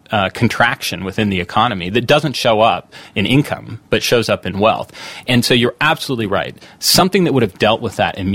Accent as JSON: {"language": "English", "region": "Connecticut", "country": "United States", "said": "When Joe Lieberman, my home state senator, essentially killed off the public option"}